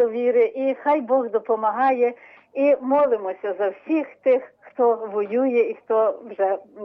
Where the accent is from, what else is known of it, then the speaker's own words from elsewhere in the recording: Kamianets-Podilskyi, Khmelnytskyi Oblast, Ukraine; Я з Кам'янець-Подільська